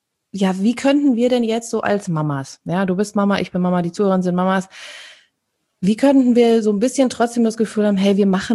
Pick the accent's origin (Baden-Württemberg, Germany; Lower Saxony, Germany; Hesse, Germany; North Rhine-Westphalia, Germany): North Rhine-Westphalia, Germany; Also wir kommen ja aus dem Sauerland